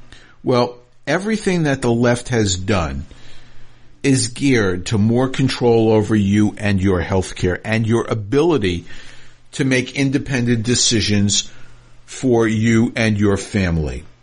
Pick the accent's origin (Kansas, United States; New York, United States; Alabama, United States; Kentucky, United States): New York, United States; New York City; I remember growing up in New York in the 60s and the 70s, and it was a very dangerous place.